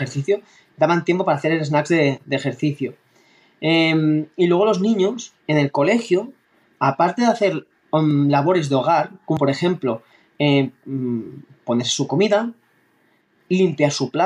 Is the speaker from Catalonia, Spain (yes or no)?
yes; Catalonia, Spain; una encuesta en mi pueblo natal, que es un pueblo del Baix Llobregat